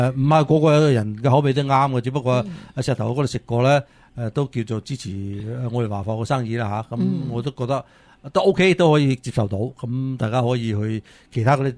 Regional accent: Guangdong, China; 我哋广东人咁咧食嘢嘅话咧

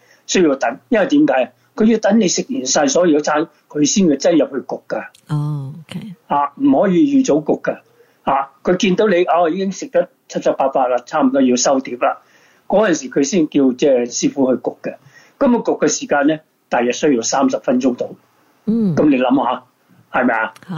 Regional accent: China; 咁我哋中国人咧就即系译咗佢叫做酥芙蕾啊

